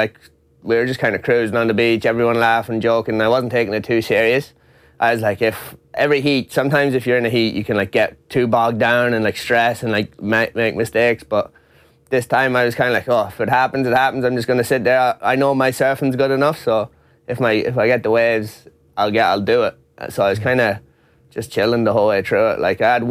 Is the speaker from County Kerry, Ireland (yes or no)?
no; Sligo, County Sligo, Ireland; Yeah, I lived in Sligo Town. I grew up in Sligo Town, but I now live in Strandhill. I moved out beside the beach, so that's where I grew up.